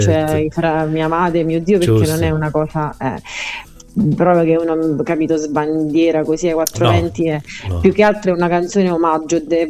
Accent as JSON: {"language": "Italian", "town": "Lioni", "region": "Campania", "country": "Italy", "tie": "born or raised there", "said": "Lioni, il mio paese d'origine"}